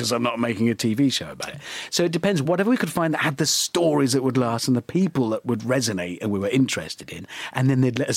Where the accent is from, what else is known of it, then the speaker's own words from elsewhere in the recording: Birmingham, West Midlands, United Kingdom; I'm from Birmingham, but kind of global.